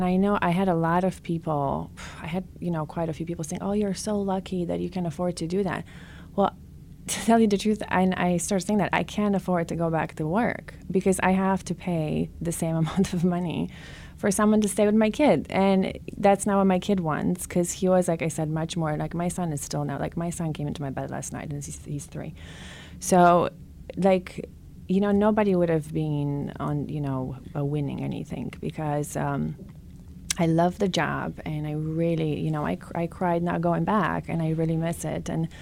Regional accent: Romania; moved away; So I came here from Romania just about 15 years ago, and so we have that in common. I came here with $20.

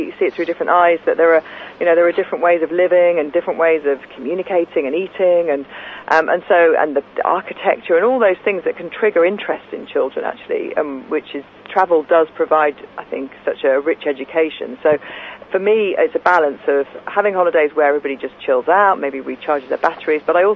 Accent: Leeds, Yorkshire and the Humber, United Kingdom; growing up in Leeds, I never thought I'd walk on the beaches of Australia.

